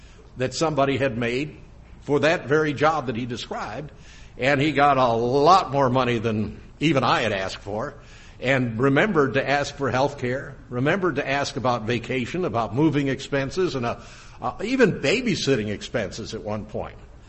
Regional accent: Springfield, Missouri, United States; I was from Little Springfield, Missouri, where the cost of living is quite a bit lower and salaries are a lot lower.

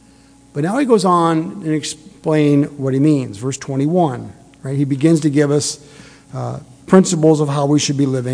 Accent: Detroit, Michigan, United States; This is still when I was growing up in the Detroit area.

